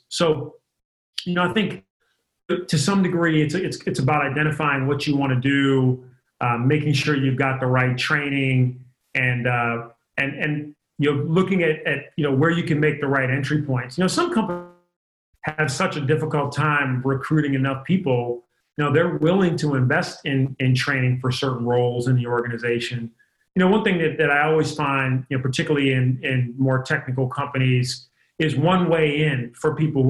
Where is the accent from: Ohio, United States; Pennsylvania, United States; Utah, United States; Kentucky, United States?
Ohio, United States; Cleveland; now in San Francisco Bay Area, United States; I love being in the Bay Area. I grew up in Cleveland